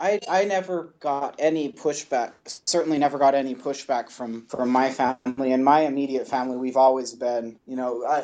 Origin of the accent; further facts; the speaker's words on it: Utah, United States; my family was always, they were always Democrats growing up in Utah.